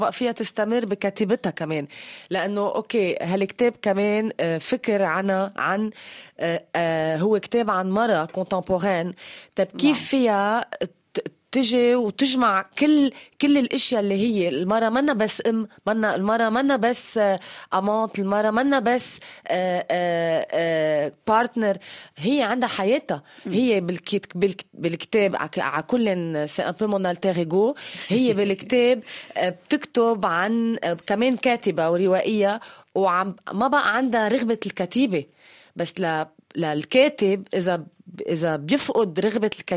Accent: Syria; ما نحنا سوري عم نعمل 5 ساعات لنجيب ربطة خبز وبنزين

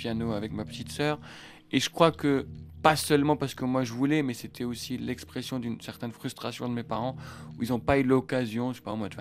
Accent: Algeria; peut-être le fantasme occidental de mon enfance en Algérie. Mais mon enfance en Algérie, c'était pas ça.

